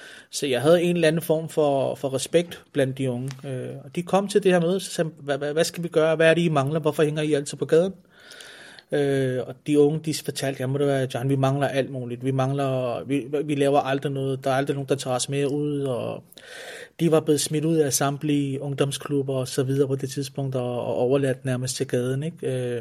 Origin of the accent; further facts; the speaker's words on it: Copenhagen, Capital Region of Denmark, Denmark; Jeg er inkarneret i København og født og opvokset i København